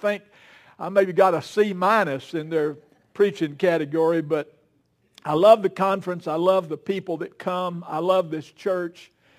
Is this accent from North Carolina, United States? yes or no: yes; Valdez, North Carolina, United States; And Wendy's from my hometown. We're both from Valdez, North Carolina.